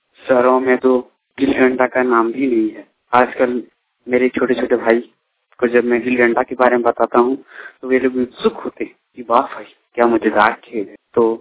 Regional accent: Sirsa, Jharkhand, India; ग्राम Sirsa, post Sirsa, थाना मधुपुर, जिला देवघर का रहने वाला हूँ।

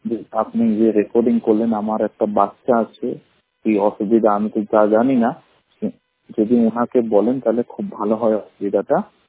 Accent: Allahabad, Uttar Pradesh, India; আমার বাড়ি হলো এলাহাবাদ।

